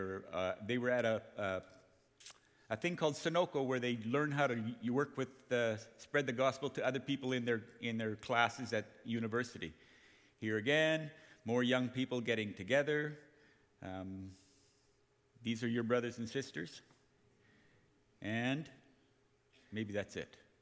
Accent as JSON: {"language": "English", "country": "Cambodia", "tie": "born or raised there", "said": "she and my father were missionaries to Cambodia back in the 60s. And so I grew up pretty much in Cambodia. I married a Cambodian."}